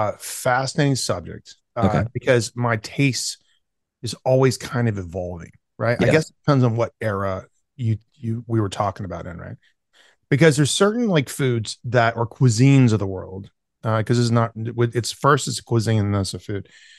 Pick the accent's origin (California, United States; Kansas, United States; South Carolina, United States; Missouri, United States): South Carolina, United States; South Carolina, where I'm from, because I grew up in South Carolina, so I really had I had barbecue sauce in my baby bottle, right?